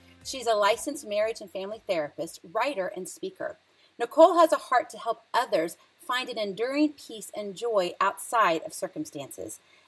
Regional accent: Hawaii, United States; I'm from Hawaii.

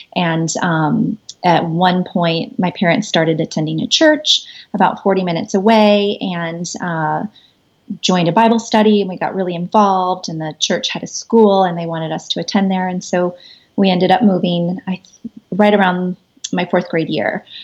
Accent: Midwest, United States; Well, I grew up in the Midwest, so it was a lovely childhood.

